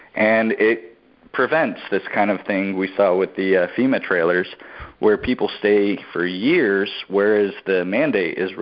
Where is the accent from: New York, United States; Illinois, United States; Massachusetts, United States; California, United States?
California, United States; You know, as a Californian, we may not get the hurricanes, but we get everything else.